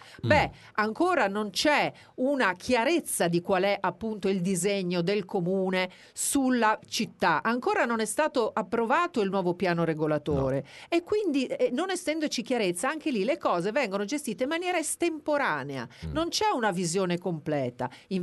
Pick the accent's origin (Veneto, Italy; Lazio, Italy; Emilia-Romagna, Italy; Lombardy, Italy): Veneto, Italy; born or raised there; moved away as an adult; also born or lived in Ancona; now in Palermo, Italy